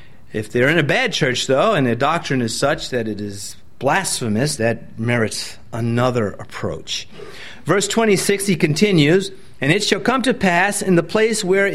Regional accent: New York, United States; I'm from New York, if anybody is, and permanently from New York.

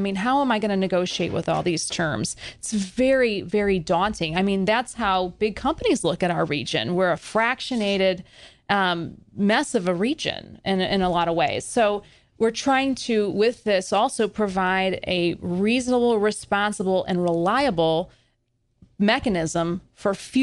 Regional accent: Missouri, United States; I grew up in St. Louis County, actually, very familiar with that area.

